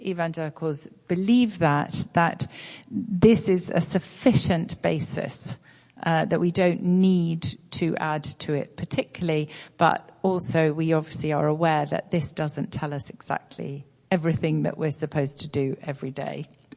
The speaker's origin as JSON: {"language": "English", "country": "United Kingdom", "said": "But what I would say as a Brit"}